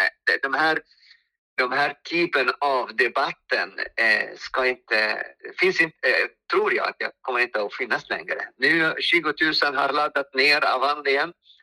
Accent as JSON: {"language": "Swedish", "country": "Egypt", "second_language": "Swedish", "lives_now": "Sweden", "said": "eftersom jag kommer från Egypten"}